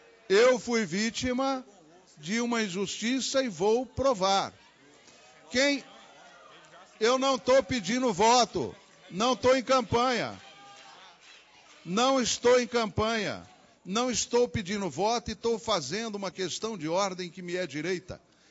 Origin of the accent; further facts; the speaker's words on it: Brazil; Nós somos brasileiros e temos raízes.